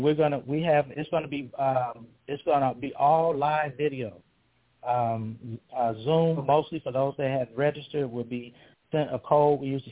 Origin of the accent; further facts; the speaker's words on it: United States; So I'm just a human being. I'm an American. I love everybody.